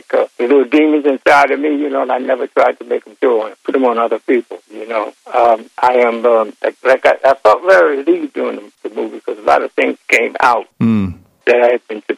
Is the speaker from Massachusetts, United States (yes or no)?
no; Philadelphia, Pennsylvania, United States; born there; I was born in Philadelphia